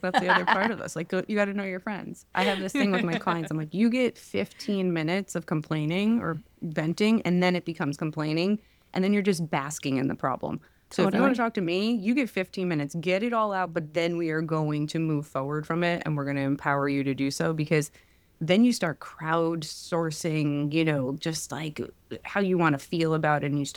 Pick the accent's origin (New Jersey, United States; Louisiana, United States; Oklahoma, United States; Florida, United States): New Jersey, United States; I'm from Jersey.